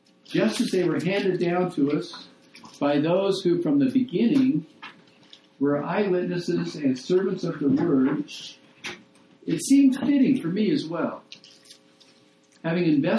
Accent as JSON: {"language": "English", "town": "Wilmington", "region": "Delaware", "country": "United States", "tie": "born there", "said": "I was born in Delaware, Wilmington, Delaware."}